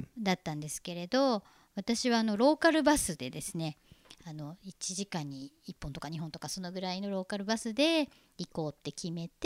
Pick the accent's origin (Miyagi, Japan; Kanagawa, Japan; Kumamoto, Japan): Kanagawa, Japan; 私の生まれ育ったところの本当に近くに実家が